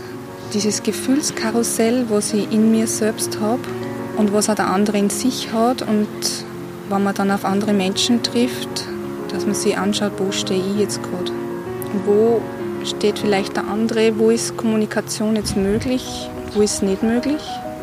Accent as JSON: {"language": "German", "town": "St. Wolfgang", "region": "Upper Austria", "country": "Austria", "said": "Ich komme aus St. Wolfgang. Ich bin 44 Jahre alt"}